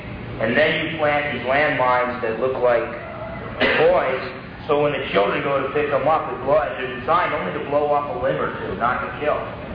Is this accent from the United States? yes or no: yes; New Jersey, United States; I'm from New Jersey. I just went back to New Jersey for 3 weeks, as you know.